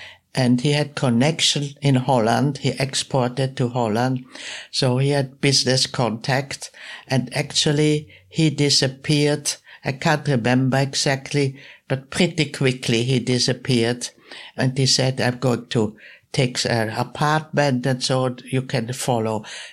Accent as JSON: {"language": "English", "region": "Vienna", "country": "Austria", "said": "I said, I come from Vienna. She said, oh, you speak German? I said, yes."}